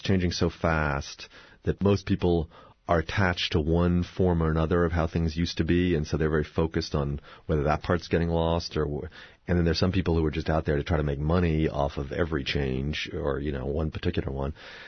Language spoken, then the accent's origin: English; Massachusetts, United States; It's an amalgam of two towns that I grew up in Massachusetts, one south of Boston near the Cape and the other west of Boston, sort of a combination of the two.